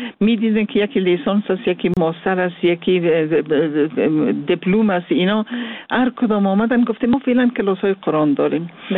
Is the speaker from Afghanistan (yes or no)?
yes; Mazar-i-Sharif, Balkh, Afghanistan; born there; مزار شریف چون زادگاه من